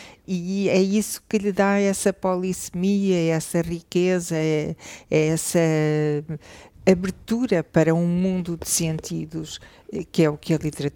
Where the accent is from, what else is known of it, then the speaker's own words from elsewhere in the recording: Portugal; para mim, enquanto portuguesa, o português do Brasil é uma transfiguração da mesma língua